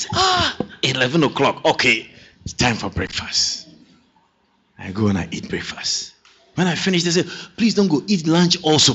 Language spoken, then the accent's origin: English; Ghana; I was born, I grew up in Africa, I grew up in Ghana